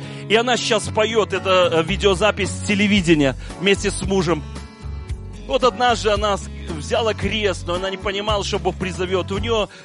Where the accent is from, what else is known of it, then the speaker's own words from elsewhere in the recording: Belarus; я белорус